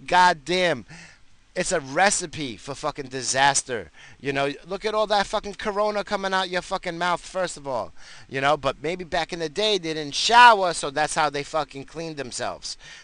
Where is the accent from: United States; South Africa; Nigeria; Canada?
United States; I'm fucking American.